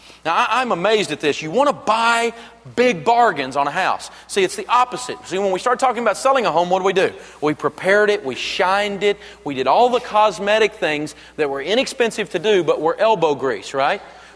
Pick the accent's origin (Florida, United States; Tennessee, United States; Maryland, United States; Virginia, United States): Tennessee, United States; Again, I'm from Tennessee, and we build homes sometimes up on the side of these ridiculous Goat Ridge Mountain things